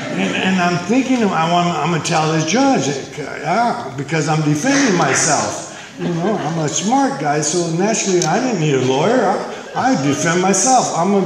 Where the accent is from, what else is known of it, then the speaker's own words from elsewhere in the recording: Santa Barbara, California, United States; I was born and raised in Santa Barbara.